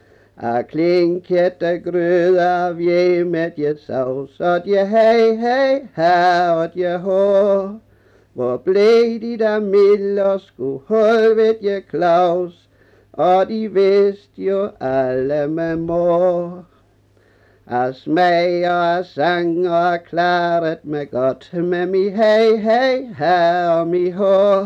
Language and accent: Danish; Tønder, Region of Southern Denmark, Denmark; born there; I Tønder Landssavn.